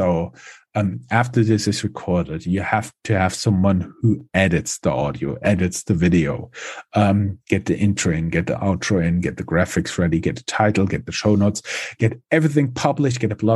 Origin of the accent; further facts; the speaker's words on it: Germany; English is a second language; Was born and raised in Germany.